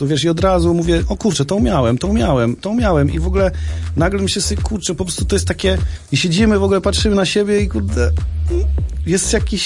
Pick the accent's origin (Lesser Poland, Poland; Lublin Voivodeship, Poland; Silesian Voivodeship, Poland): Lublin Voivodeship, Poland; Kurów; bo mojej rodzinnej miejscowości w Kurowie, skąd pochodzę, po prostu na skwerku stał taki kiosk z kasetami.